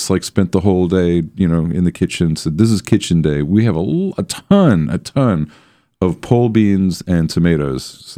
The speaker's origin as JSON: {"language": "English", "region": "New York", "country": "United States", "tie": "born or raised there", "said": "You know, I grew up in New York, so the closest I ever came was that episode of Happy Days."}